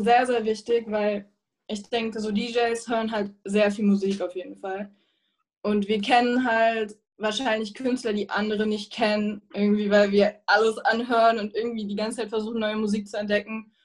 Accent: East Germany, Germany; ich bin halt in Ostdeutschland aufgewachsen und war eine der wenigen, sage ich mal, Kinder, die ein bisschen anders aussehen, also nicht deutsch aussehen

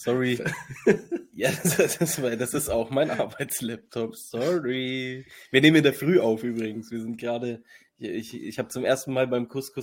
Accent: Nuremberg, Bavaria, Germany; Weil es ist, wir sind Nürnberger, ihr zugezogenen Bastarde, lernt die richtige Sprache.

